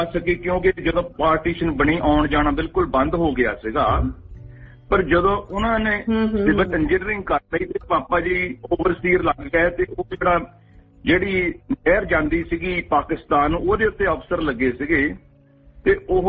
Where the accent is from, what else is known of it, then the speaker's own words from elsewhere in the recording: Jandiala, Punjab, India; ਪਿੰਡ ਜੜਿਆਲਾ ਸਾਡਾ, ਨੂਰ ਮਿਲ ਜਲੰਧਰ ਦੇ ਡਿਸਟ੍ਰਿਕਟ ਦੇ ਵਿੱਚ